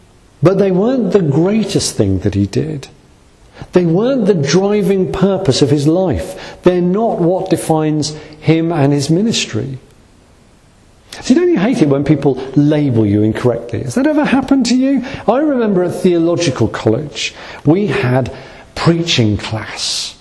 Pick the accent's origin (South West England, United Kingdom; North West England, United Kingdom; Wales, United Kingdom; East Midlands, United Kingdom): North West England, United Kingdom; Liverpool; born there; I was born in Liverpool, so I can't help it, it's just there genetically in anyone that's born in Liverpool.